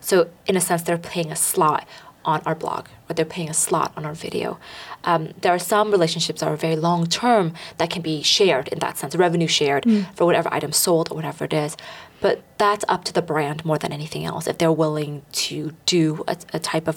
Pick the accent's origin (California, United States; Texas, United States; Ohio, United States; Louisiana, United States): California, United States; Growing up in the Bay Area, you know, it was always cold.